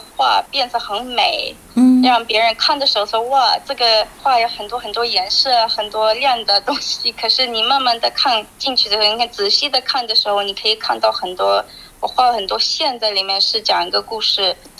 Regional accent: Australia; 我在澳洲长大的时候，我感觉这个 freedom 是因为我在一个地方是跟我的我的 heritage 我的身份有关系的

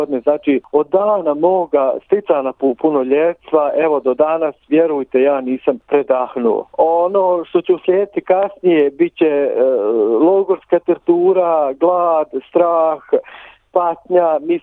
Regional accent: Zecovi, Republika Srpska, Bosnia & Herzegovina; born there; sam rođen u Zecovima, u mjesec zajednici sa najvećim brojem ubijenih žena i djece

